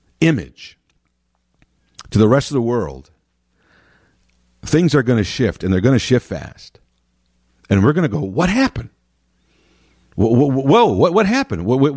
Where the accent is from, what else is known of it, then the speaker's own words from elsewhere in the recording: United States; it was very surreal to be in England as an American on 4th of July, enemy territory, right?